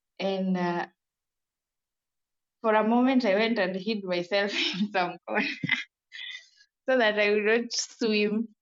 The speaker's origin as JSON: {"language": "English", "country": "Kenya", "said": "from Kenya."}